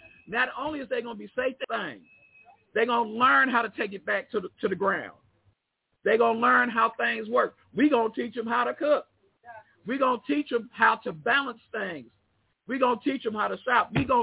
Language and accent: English; Oakland, California, United States; I remember growing up in Oakland.